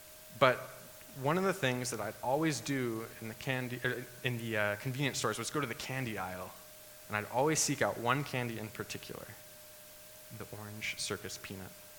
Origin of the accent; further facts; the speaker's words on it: Industry, Illinois, United States; also born or lived in Texas, United States; I actually was born in Illinois. I was born in this little tiny town and grew up in this place called Industry. It was not industrial.